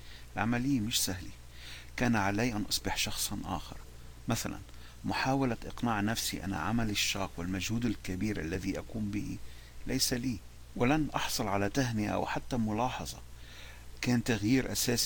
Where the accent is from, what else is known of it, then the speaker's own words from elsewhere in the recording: Lebanon; بعدها اكتشفت بنقص خطير في المعلومات عن بلدي الأصلي لبنان،